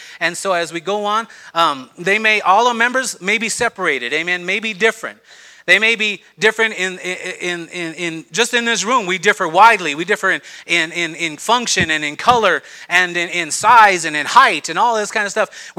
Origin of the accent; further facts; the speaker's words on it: Aztec, New Mexico, United States; He and I grew up in Aztec, amen.